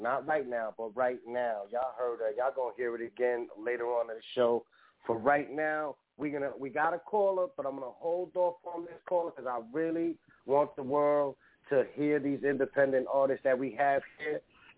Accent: Bronx, New York, United States; You already know I'm from the Bronx.

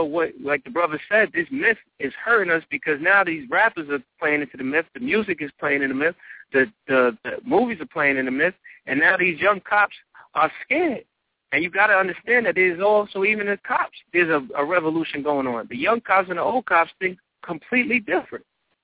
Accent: New York, United States; like I'm from New York, so I've seen Sean Bell get hit 47 times

